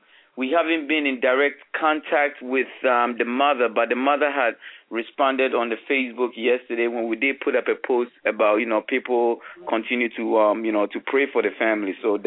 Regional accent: Ghana; also born or lived in Maryland; now in Bridgeport, United States; 1990, moving here from Maryland. So, you know, I consider myself and, you know, a Bridgeport resident. I'm actually a Ghanaian native, you know, from Ghana, West Africa.

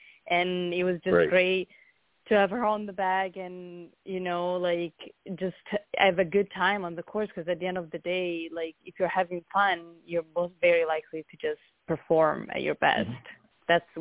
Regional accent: Siena, Tuscany, Italy; English is a second language; now in United States; I'm from Italy, from Siena, in Tuscany.

